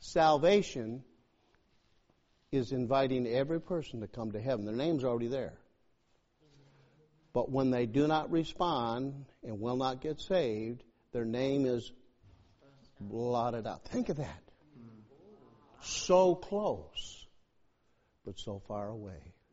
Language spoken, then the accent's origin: English; New England, United States; And I'm a Yankee, I'm from New England